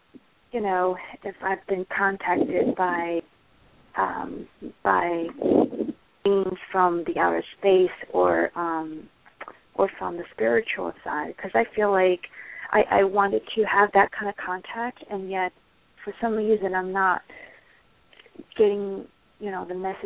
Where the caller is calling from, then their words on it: California, United States; I'm calling from California.